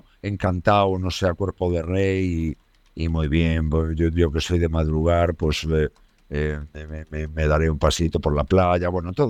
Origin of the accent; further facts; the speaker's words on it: Galicia, Spain; Yo soy gallego, que estoy... Yo también vivo en una isla en Galicia, en la isla de Arosa, que es en la provincia de Pontevedra